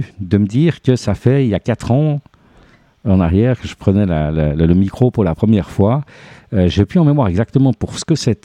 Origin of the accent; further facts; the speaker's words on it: Switzerland; On le voit chez nous en Suisse avec les trois langues nationales, quatre, parce qu'il y a encore le romanche